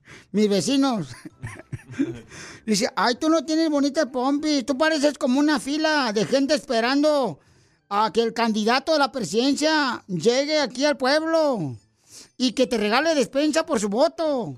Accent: Guatemala; now in United States; aquí venimos de Guatemala a Sur Carolina, Estados Unidos.

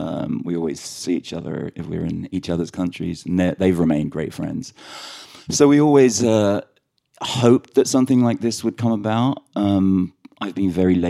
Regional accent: London, United Kingdom; It's like we grew up in London. All of the families around us were Irish.

